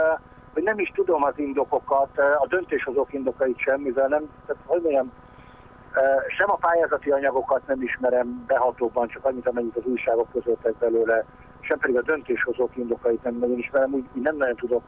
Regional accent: Veszprém, Veszprém County, Hungary; Mint miközben mondjuk nálunk otthon a Dunántúlon, vagy azt is mondhatom, hogy az én városomban, Veszprémben, az uzsora persze jelen

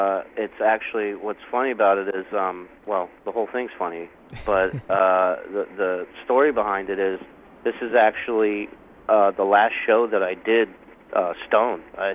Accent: West Coast, United States; also born or lived in Israel; I grew up, I was born in Israel, but I grew up on the West Coast.

